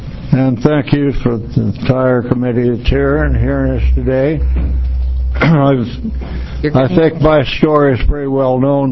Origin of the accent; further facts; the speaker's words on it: Oregon, United States; born there; We retired, come to Oregon, my home state. I was born in Tillamook County.